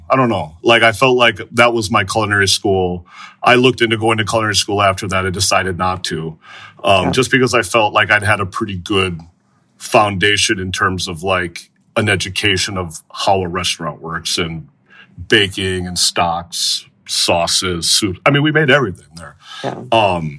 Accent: Wisconsin, United States; I'm from Door County, and when you work in Door County, you can get a job a year earlier than the rest of the state

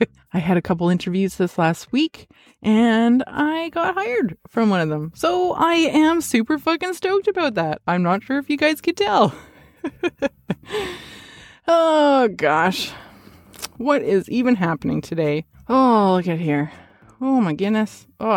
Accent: Edmonton, Alberta, Canada; my hometown of Edmonton

